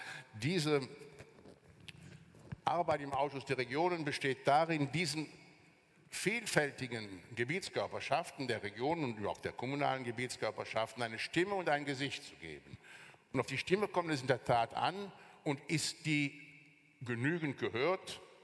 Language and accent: German; Wallonia, Belgium; wegen der rechtswidrigen, aber effektiven Annexion meiner Heimat durch Hitler-Deutschland